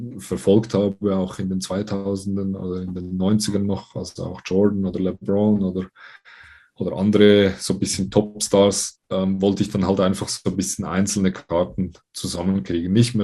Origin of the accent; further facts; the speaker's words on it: Switzerland; weil das bei uns in der Schweiz halt wirklich noch so ein bisschen das größere Thema ist